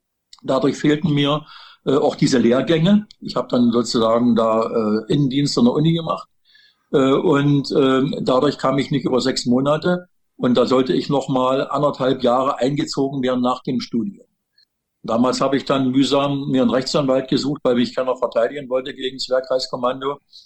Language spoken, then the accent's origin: German; Wittenberg, Saxony-Anhalt, Germany; Es ist mein Geburtsort. Ich bin hier in Wittenberg seit 68 Jahren verankert. Also geboren bin ich ja noch als Hausgeburt im Vorort von Wittenberg, weil da das Haus meiner Eltern stand.